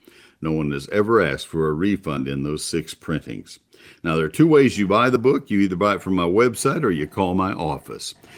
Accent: College Station, Texas, United States; I grew up in College Station, and I watched those post oaks.

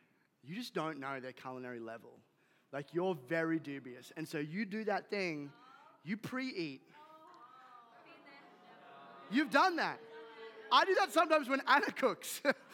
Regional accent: London, United Kingdom; Like, I'm from London, and I never acclimatize to here.

